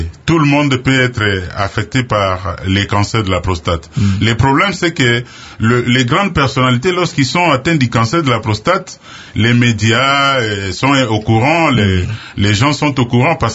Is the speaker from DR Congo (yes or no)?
yes; DR Congo; chez nous, en République démocratique du Congo, en Afrique centrale en général